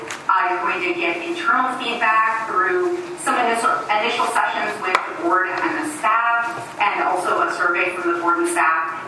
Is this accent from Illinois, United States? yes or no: yes; Joliet, Illinois, United States; now in Champaign, United States; I'm based in Champaign, Illinois, although I grew up in the Joliet area.